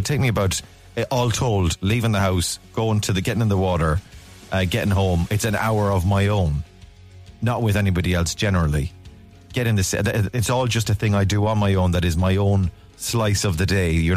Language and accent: English; Ballina, Connacht, Ireland; I'm from Ballina. You're from Castlebar.